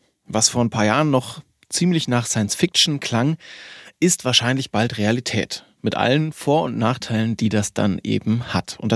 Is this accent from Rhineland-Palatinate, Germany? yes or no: yes; Rhineland-Palatinate, Germany; ich bin da in der Nähe auch aufgewachsen, also noch in Rheinland-Pfalz, aber eigentlich quasi Saarland. Da wird es relativ schnell ländlich, wenn man Saarbrücken verlässt.